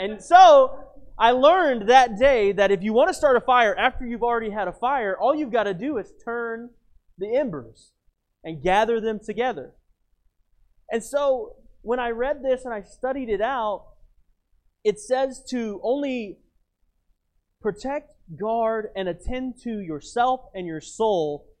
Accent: Texas, United States; I grew up in Texas and it really doesn't get that cold. Even in Lubbock, it doesn't get that cold

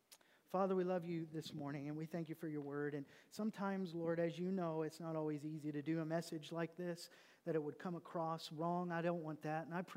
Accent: Oklahoma, United States; I was raised in Oklahoma, so I'm from there.

